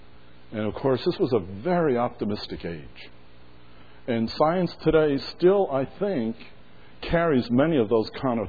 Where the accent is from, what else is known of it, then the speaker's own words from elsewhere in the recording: New York City, New York, United States; I was born and raised in New York City. My father immigrated from Scotland